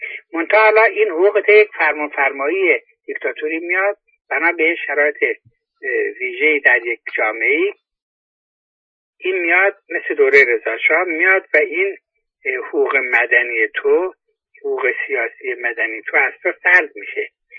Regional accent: Iran; یعنی ما به عنوان یک ایرانی از اینکه برده شهریار باشیم یا برده خلیفه

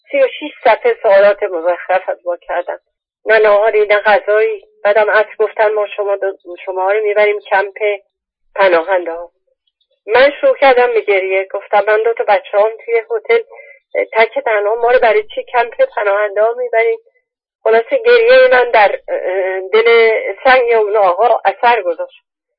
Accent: Iran; born there; moved away; ما دو بار در زندگی دنیا آمدیم، یه بار در ایران بود با انسانهای دیگری، با فرهنگ دیگری، با تاریخ دیگری، با زبان دیگری،

